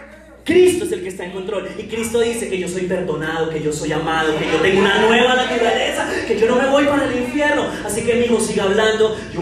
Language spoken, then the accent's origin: Spanish; Colombia; Pero la mayoría de nosotros no somos así porque somos colombianos.